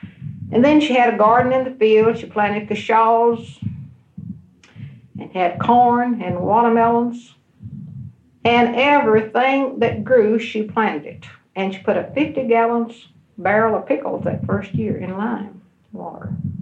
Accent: Gatesville, Texas, United States; born there; Well, I was born in Correll County, about 4 miles east of Gatesville, and that was located on the Gatesville and Waco Highway.

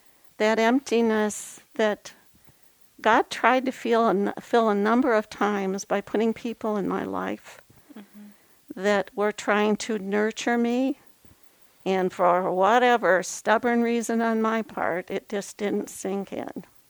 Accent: Garden City, Michigan, United States; also born or lived in Willow Run; So I grew up in Garden City after living in Willow Run, which was an army barracks that they turned into a place for families that were low income.

